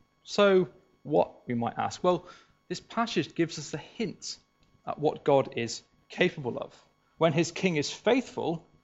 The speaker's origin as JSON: {"language": "English", "region": "South West England", "country": "United Kingdom", "said": "It's a little bit like, I come from Devon"}